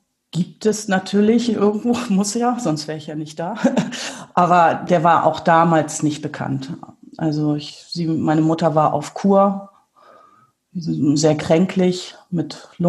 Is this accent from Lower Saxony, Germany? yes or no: yes; Celle, Lower Saxony, Germany; born there; Also ich bin in der Tat in Celle geboren.